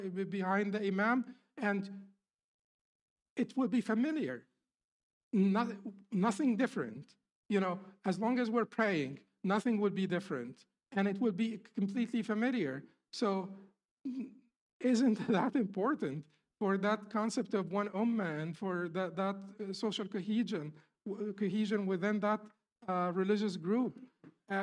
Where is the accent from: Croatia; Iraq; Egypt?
Egypt; Like someone like me growing up in Egypt